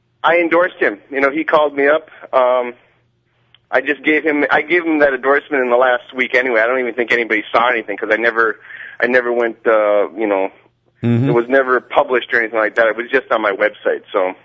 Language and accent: English; Superior, United States; I'm from Superior. I'm 46, single, never married, no kids. Went to school, grew up here, went to high school here, graduated college 1990